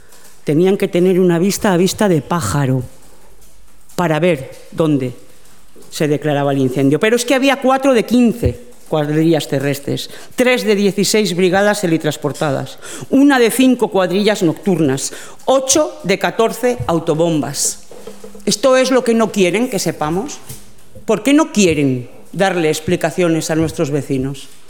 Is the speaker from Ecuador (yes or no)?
no; Zamora, Castile and León, Spain; Mire, yo soy zamorana y a mis paisanos les he oído decir todos estos días